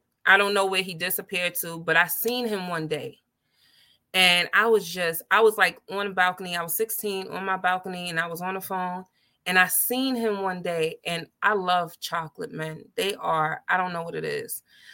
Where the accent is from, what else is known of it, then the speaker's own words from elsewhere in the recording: New York, United States; I'm from New York. I was born there, raised there, loved there, but I don't live there.